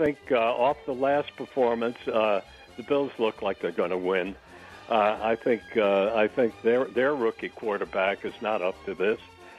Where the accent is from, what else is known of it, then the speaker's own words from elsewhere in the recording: Brooklyn, New York, United States; I grew up in Brooklyn. I didn't care what happened to the Dodgers.